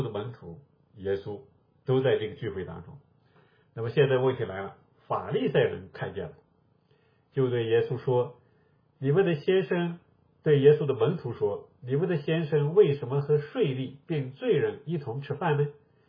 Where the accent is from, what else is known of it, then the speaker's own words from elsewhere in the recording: northern China, China; 我们是北方人，我老家北方，我们北方经常用这个字揣摩